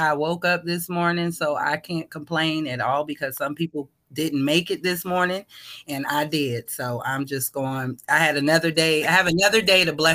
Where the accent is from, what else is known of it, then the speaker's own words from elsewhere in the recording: Richmond, Virginia, United States; also born or lived in New Jersey / Washington; Okay, so I was born in Richmond, Virginia. I was kind of raised here and there. My mom is from New Jersey.